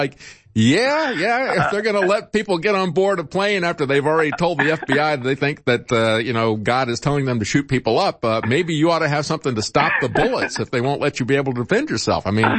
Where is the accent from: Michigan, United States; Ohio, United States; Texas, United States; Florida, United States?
Florida, United States; Tampa; I grew up in Tampa.